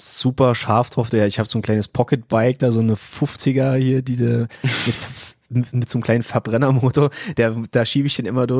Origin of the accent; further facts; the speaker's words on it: Saxony, Germany; now in Gießen, Germany; wir sind eben ursprünglich aus dem Erzgebirge und wir haben ja auch in Gießen eigentlich gar keine Verwandtschaft